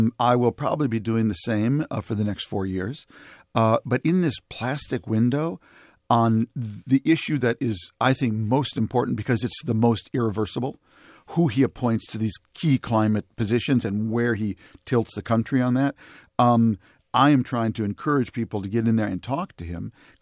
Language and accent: English; Minneapolis, Minnesota, United States; My hometown of Minneapolis and St. Louis Park are doing amazing innovation.